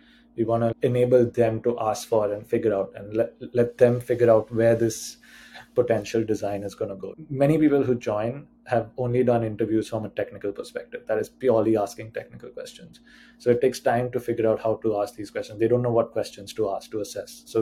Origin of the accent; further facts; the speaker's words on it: India; moved away as an adult; even though I grew up in India, but I've been here for the last 8 years and most of my career is here.